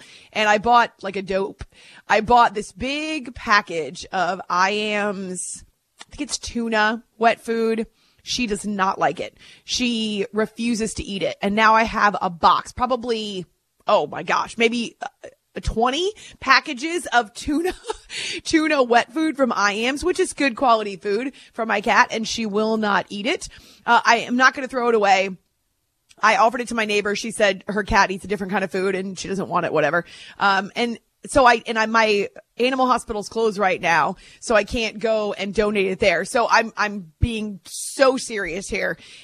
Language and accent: English; Concord, New Hampshire, United States; Yes, I grew up in Concord.